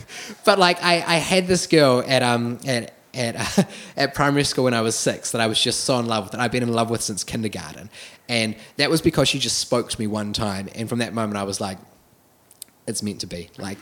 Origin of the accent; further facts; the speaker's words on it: Wellington, New Zealand; So I grew up here in Wellington my entire life